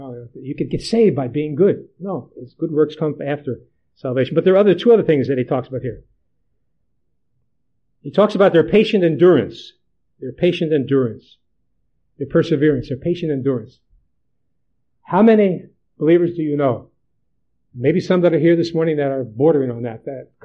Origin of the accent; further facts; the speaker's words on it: New York, United States; I was a Yankee. I came from New York.